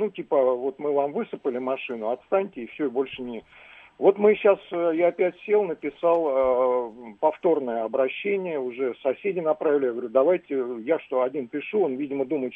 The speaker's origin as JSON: {"language": "Russian", "region": "Moscow", "country": "Russia", "said": "Я из Москвы."}